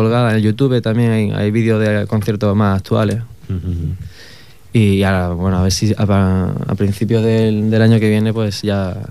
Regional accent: Jaén, Andalusia, Spain; Bueno, yo soy de Jaén. Lo que pasa es que llevo aquí ya 6 años.

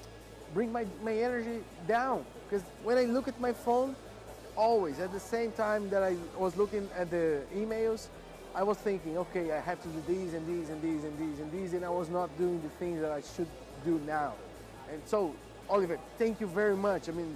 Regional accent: Brazil; I'm from Brazil, and I'm a professional copywriter.

